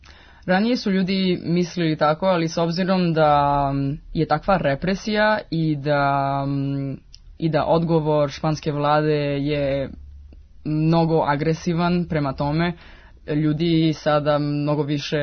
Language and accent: Serbian; Paris, Île-de-France, France; ja sam odrasla u Pariz i mogu da razumem katalanski jako brzo, pošto pričam i španski.